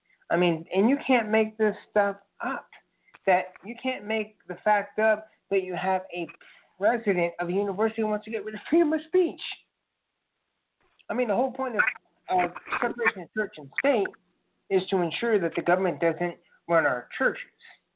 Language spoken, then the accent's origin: English; Kenya; He come from my home country of Kenya, Africa, and to go up to become leader of the free world